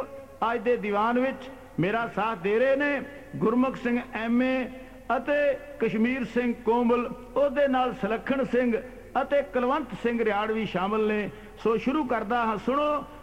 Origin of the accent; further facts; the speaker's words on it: Tugalwala, Punjab, India; ਸਾਡਾ ਪਿੰਡ ਤੁਗਲਵਾਲਾ ਬਟਾਲੇ ਤੋਂ 12-13 ਮੀਲ ਪੈਂਦਾ ਹੈ।